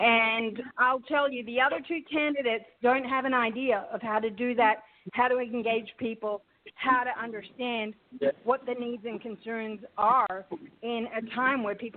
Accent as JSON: {"language": "English", "town": "Sydney", "region": "New South Wales", "country": "Australia", "tie": "born or raised there", "lives_now": "Chicago, United States", "said": "I grew up in Sydney, Australia, and I my parents are Pakistani. So I've come to Chicago in about 2010"}